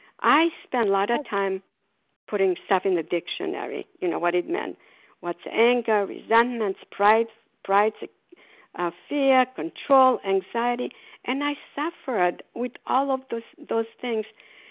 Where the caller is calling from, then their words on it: Port Charlotte, Florida, United States; And I'm calling from Port Charlotte, Florida. We are snowbirds down here.